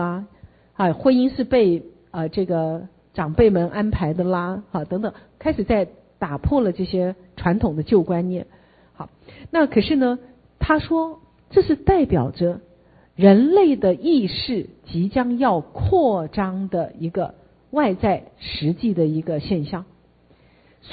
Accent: Taiwan; 好，我们台湾人民，台湾人民，我们一直想要挣脱过去历史的包袱

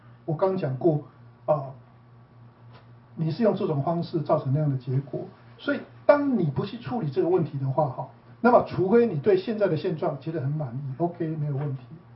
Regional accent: Taiwan; 所以那些女生们应该都是我们台湾人

